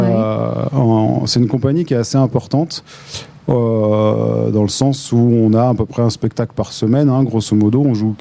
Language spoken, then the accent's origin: French; Aurillac, Auvergne-Rhône-Alpes, France; also born or lived in Chalon; Moi j'ai grandi à Aurillac, à Chalon, je connais ça depuis ma plus tendre enfance.